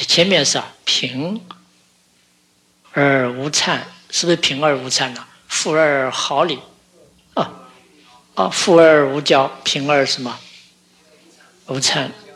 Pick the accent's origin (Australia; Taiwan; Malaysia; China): China; 通常我们中国人有个习惯